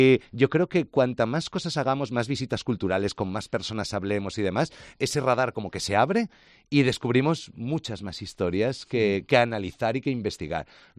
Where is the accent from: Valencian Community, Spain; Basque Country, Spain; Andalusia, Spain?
Valencian Community, Spain; yo soy valenciano, no soy aragonés